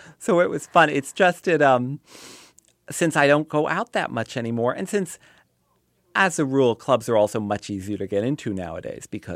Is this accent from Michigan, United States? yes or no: no; Piscataway, New Jersey, United States; I'm always proud that I'm from Piscataway because I had a very nice time there